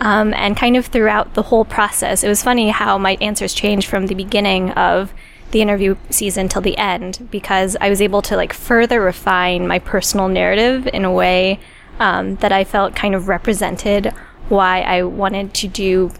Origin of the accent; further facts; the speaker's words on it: Worcester, Massachusetts, United States; born there; Ah, I was born in Worcester.